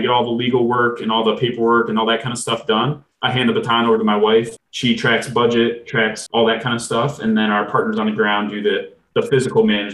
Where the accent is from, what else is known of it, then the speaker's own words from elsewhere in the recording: Plymouth, Michigan, United States; Originally, I'm from Plymouth, Michigan, which is a little suburb right outside Detroit.